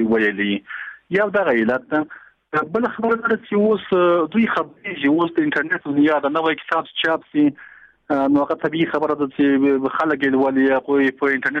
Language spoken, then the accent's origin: Pashto; Ghazni, Afghanistan; اوس زه خپل د غزنی دی ولایت یم